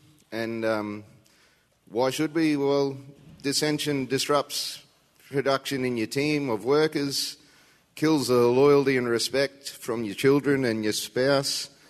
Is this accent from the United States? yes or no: no; Queensland, Australia; I'm from North Queensland, Australia.